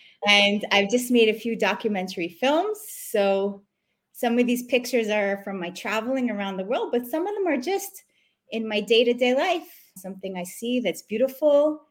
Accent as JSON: {"language": "English", "country": "United States", "tie": "born or raised there", "moved": "as an adult", "lives_now": "Israel", "said": "I grew up in America till about the age of 30. We made Aliyah right after September 11th. So Israelis going to America sometimes consult with me."}